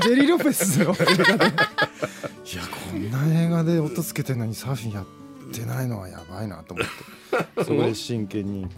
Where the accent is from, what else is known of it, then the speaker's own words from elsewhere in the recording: Hokkaido, Japan; now in Hayama, Japan; 俺もともと生まれも育ちも北海道なんですよね。